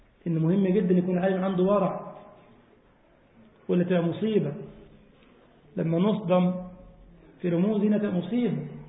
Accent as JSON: {"language": "Arabic", "country": "Egypt", "said": "إحنا البص عندنا في مصر يعني النظر"}